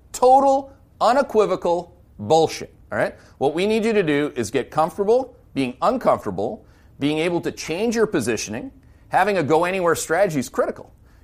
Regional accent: Canada; I'm not a Republican, a Democrat. I am a Canadian.

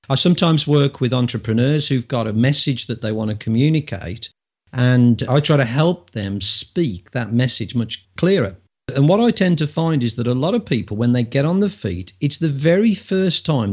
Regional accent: England, United Kingdom; Obviously, I'm an English music snob, but rightfully so.

